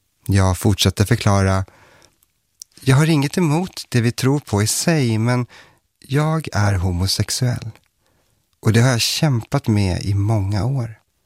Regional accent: Strömsund, Jämtland County, Sweden; also born or lived in Eskilstuna; Son till min norrländska pappa och grekiska mamma föddes jag i Eskilstuna och växte sedan upp i Strömsund i Jämtland. Som ett Jehovas vittne.

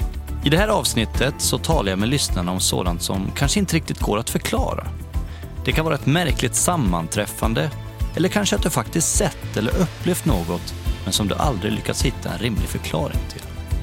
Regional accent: Borlänge, Dalarna County, Sweden; Hemma i Bålänge i Dalarna hos min farmor och farfar som ofta berättade historier om troll som fanns i skogen intill deras hus.

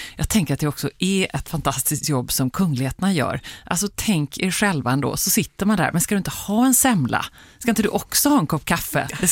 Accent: Gothenburg, Västra Götaland County, Sweden; Ja. Som göteborgare. Går liksom inte.

